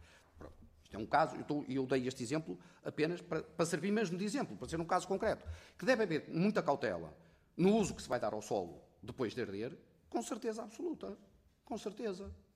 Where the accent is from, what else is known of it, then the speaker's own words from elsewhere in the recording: Vila Verde, Braga, Portugal; principalmente em alguns concelhos lá do norte, de onde eu sou originário do concelho de Vila Verde, Distrito de Braga